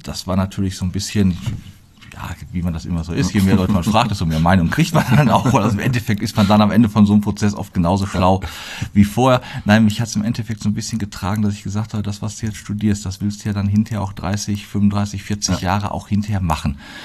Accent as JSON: {"language": "German", "town": "Plettenberg", "region": "North Rhine-Westphalia", "country": "Germany", "tie": "born or raised there", "moved": "as an adult", "said": "bin in Plettenberg geboren, aufgewachsen, also habe da bis zu meinem 19. Lebensjahr auch die Zeit verbracht. Komme da mütterlicherseits auch aus einer Försterfamilie"}